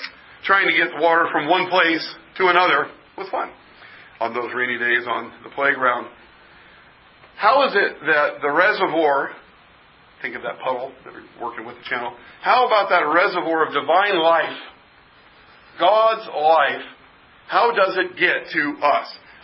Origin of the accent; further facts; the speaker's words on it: Bellevue, Washington, United States; I grew up in Bellevue